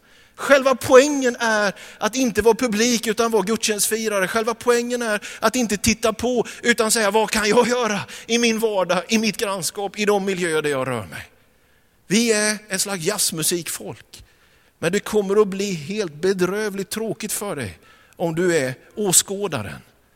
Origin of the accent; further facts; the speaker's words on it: Vetlanda, Jönköping County, Sweden; Hemma i Vetlanda.